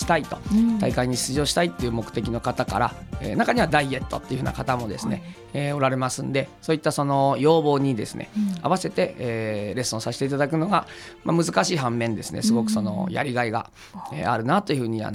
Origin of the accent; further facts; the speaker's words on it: Tateyama, Toyama, Japan; moved away as an adult; 僕は立山町の出身で、大学はその県外にですね、愛知県の方へ、行ってまいったんですけども、その時にそのまあ一人暮らしをすることになりましてですね